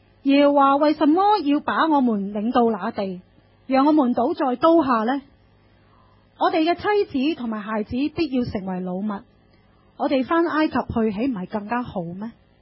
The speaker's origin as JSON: {"language": "Chinese", "country": "Hong Kong", "said": "其实都是我们香港人很熟悉的什么呢？攻心计。"}